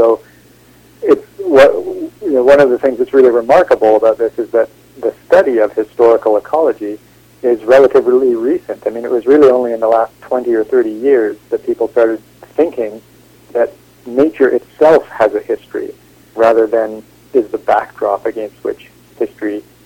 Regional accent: Kamloops, British Columbia, Canada; I grew up on the outskirts of Kamloops in the interior of BC.

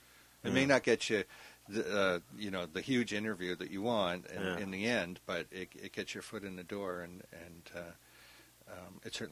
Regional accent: United States; I can talk to people, and you know, they don't realize I'm American.

